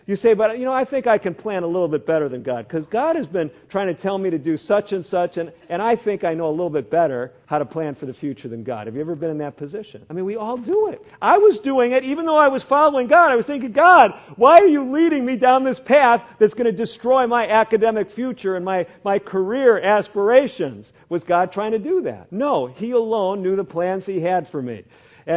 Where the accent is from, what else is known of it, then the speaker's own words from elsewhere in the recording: Chicago, Illinois, United States; I had never, to my knowledge, heard of Seventh-day Adventists growing up in Chicago.